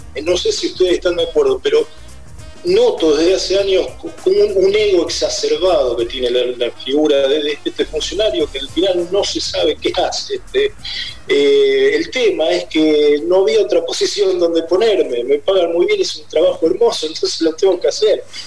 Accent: Argentina; Más que somos argentinos, por ahí tendemos a subestimarnos bastante.

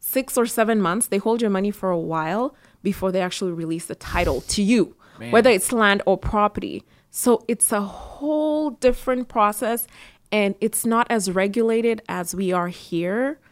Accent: Nairobi, Kenya; Well, my dad is a realtor in Kenya. I'm from Kenya, Nairobi.

